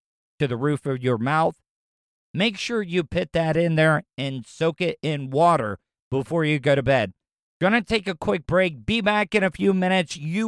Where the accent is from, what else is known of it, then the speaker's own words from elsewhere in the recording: the South, United States; growing up in the South, you know, we all get that stereotype of our family tree is just a straight line.